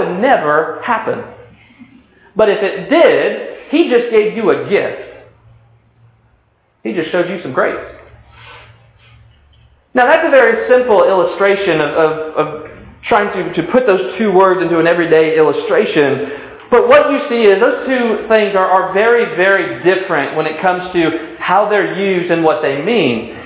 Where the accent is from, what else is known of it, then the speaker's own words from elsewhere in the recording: the South, United States; Oh, there's that y'all that came out. Did you hear it? I'm a Southerner. It's okay. I can say it.